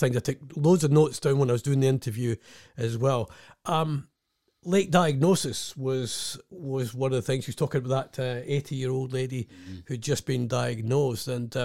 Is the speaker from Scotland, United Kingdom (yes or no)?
yes; Scotland, United Kingdom; I'm from Scotland. We do everything perfectly.